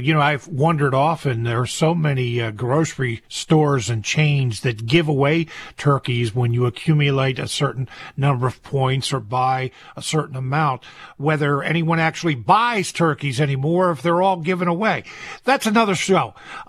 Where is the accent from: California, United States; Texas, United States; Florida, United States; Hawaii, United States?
Hawaii, United States; now in Lancaster, United States; Personally, I was born and raised in Hawaii, and I eat turkey with rice instead of mashed potatoes. I am part Asian and Native Hawaiian.